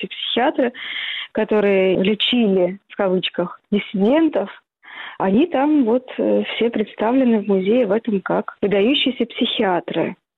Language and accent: Russian; Russia; moved away as an adult; now in Warsaw, Poland; Вы знаете, я сейчас живу в Варшаве, куда мы перебрались из России.